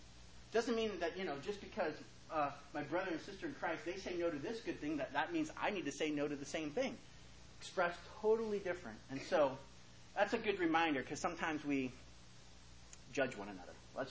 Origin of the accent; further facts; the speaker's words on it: California, United States; I'm from California, and we just got back recently.